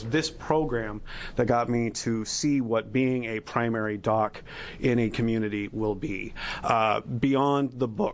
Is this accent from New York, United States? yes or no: yes; Albany, New York, United States; moved away; also born or lived in Eugene, Oregon; I grew up in Albany, and when I left Albany in the early 90s, I was nowhere on the medical school path.